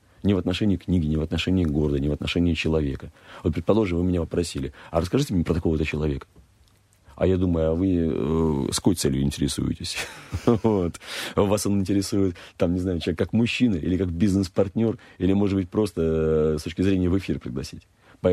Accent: Saint Petersburg, Russia; Что для меня Петербург? Хорошо, для меня мой родной город.

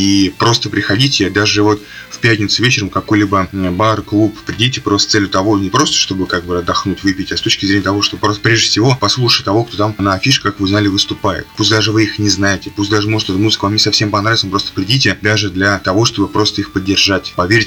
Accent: Ivanovo, Ivanovo Oblast, Russia; у меня вот в родном городе Иваново такая тенденция есть

